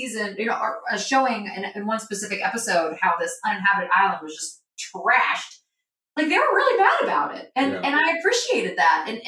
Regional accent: North Carolina, United States; So I'm from North Carolina.

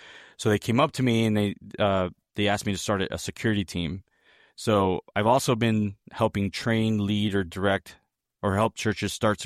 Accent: Northeast, United States; accent: northeastern; somewhere in there I lost my northeastern accent. It comes out when, I'm hollering at my kids or I'm upset.

